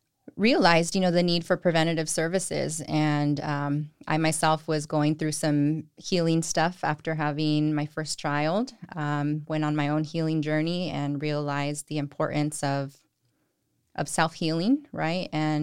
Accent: Salinas, California, United States; I'm from Salinas, grew up here, went to school here, graduated from Everett Alvarez High School. I grew up here, went out to the Bay Area for school, got some degrees, came back to work for Monterey County as a social worker.

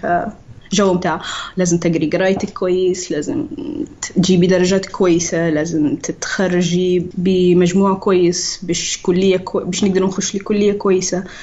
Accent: Libya; Arabic is a second language; also born or lived in Philippines; فتربيت وعشت طفولتي في الفلبين، بين الفلبين وليبيا، روحت ليبيا في 90، فما كنتش نتكلم عربي ابدا. تعلمت اللغه العربيه في صف اول، وبعدين استقرينا في ليبيا وقعدنا في ليبيا.

